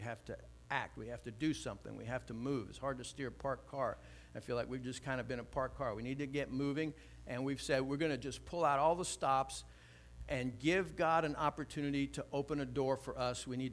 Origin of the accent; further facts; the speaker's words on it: Micanopy, Florida, United States; I live in Micanopy. I was raised in Micanopy. I love Micanopy.